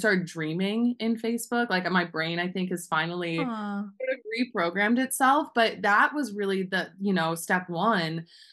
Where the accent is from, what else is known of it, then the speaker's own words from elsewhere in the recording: Ohio, United States; now in Tucson, United States; I'm an artist and educator currently living in Tucson, Arizona, but I'm from rural Ohio. So I grew up in the Rust Belt